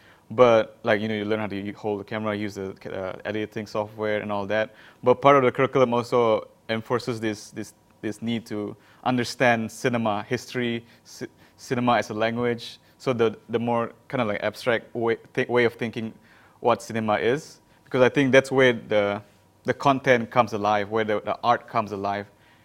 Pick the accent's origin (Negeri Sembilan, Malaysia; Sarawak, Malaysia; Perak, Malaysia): Sarawak, Malaysia; Kuching; when he goes to like KL, for example, because we're from Kuching, he'll bring back tapes, VHS tapes